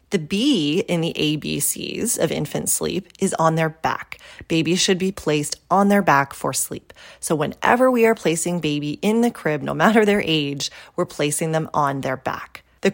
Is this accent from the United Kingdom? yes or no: no; Canada; what the American Academy of Pediatrics in the United States and Health Canada in my home country of Canada guide families on